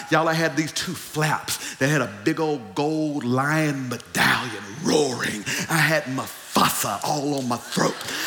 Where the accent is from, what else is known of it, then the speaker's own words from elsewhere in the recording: the South, United States; I grew up with authoritarian parents. In closing, and I'm from the South, okay? My folks didn't play, okay?